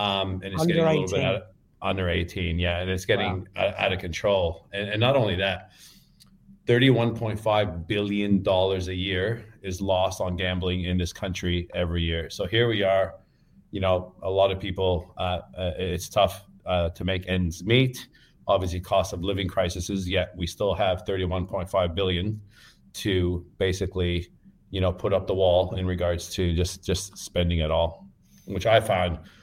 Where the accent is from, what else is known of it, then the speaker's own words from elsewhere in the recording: Canada; now in Australia; I came from Canada